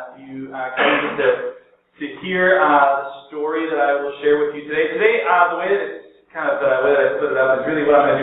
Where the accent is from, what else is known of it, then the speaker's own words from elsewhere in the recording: Iceland; I'm from Iceland. I'm born and raised in Iceland